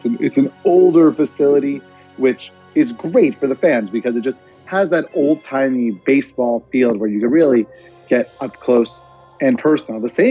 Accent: New York, United States; I work in New York. I grew up in New York.

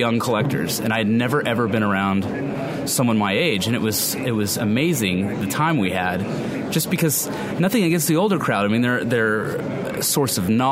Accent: Oklahoma, United States; I grew up in Oklahoma, and whenever I go to my local shows in Oklahoma, in Tulsa, Oklahoma City, it was always in a gymnasium, you know, with 10 or 15 dealers.

